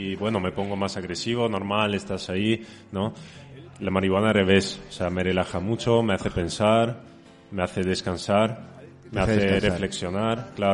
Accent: Venice, Veneto, Italy; Spanish is a second language; Yo de hecho, como soy italiano...

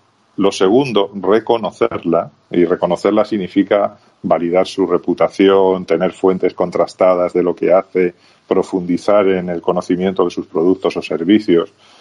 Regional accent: Spain; now in Chile; los que somos españoles como yo, que llevo ya 8 años viviendo en Chile y viajando y trabajando por otros países

